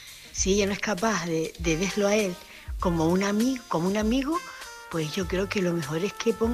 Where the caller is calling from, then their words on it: Canary Islands, Spain; de Canarias.